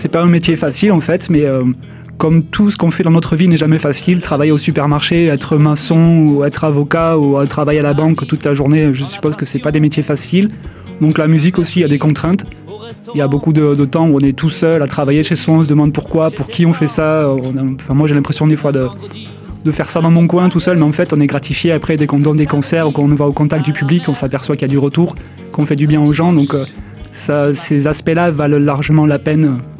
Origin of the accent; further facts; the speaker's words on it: Saint-Affrique, Occitanie, France; born there; now in Coupiac, France; il y aura le 5 avril à Saint-Afrique, ma ville natale, très fier de pouvoir le proposer ici.